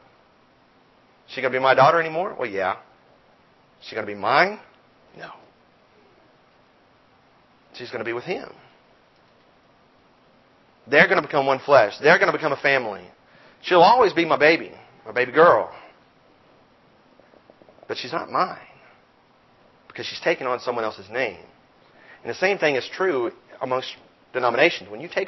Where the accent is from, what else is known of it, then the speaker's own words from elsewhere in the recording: United States; But I'm an American. I'm from here. This is my country. This is where I live. This is where I belong.